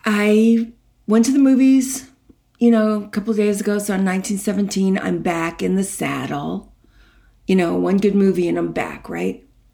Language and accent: English; New York, United States; I'm from New York. I can't say anything correctly.